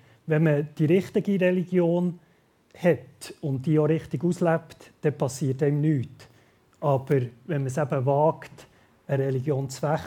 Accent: Bern, Switzerland; Ich werde kurz etwas zu mir sagen. Ich bin im Emmental aufgewachsen.

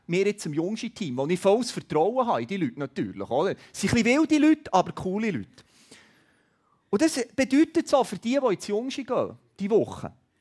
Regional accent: Switzerland; Als Schweizer sind wir viel zu brav.

